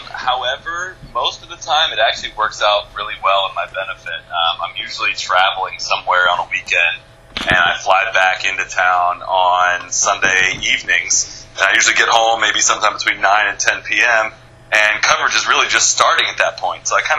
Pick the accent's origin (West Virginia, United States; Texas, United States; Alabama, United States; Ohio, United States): Ohio, United States; Dublin; also born or lived in Chicago; now in Amsterdam, Netherlands; I grew up in Dublin, Ohio. I lived in Chicago for 6 years before I moved to Amsterdam.